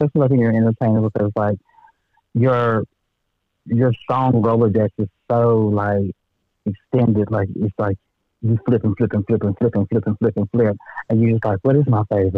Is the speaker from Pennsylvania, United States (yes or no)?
no; Marion, Virginia, United States; I grew up in Marion, Virginia.